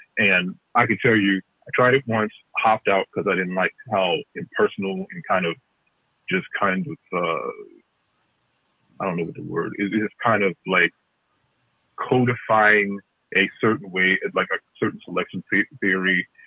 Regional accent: Jamestown, New York, United States; I was in a bar back in my hometown, Jamestown, New York, a few.

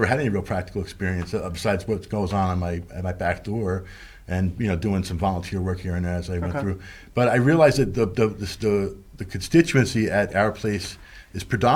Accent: Baltimore, Maryland, United States; I'm from Baltimore originally.

